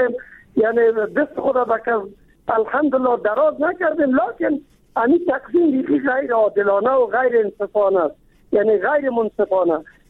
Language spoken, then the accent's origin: Persian; Kabul, Afghanistan; ما چون خود از کابل هستیم